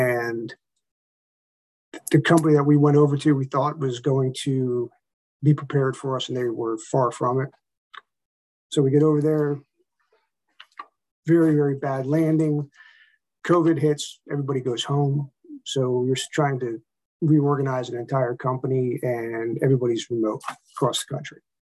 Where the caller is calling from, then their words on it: Richmond, Virginia, United States; Richmond, Virginia, mortgage industry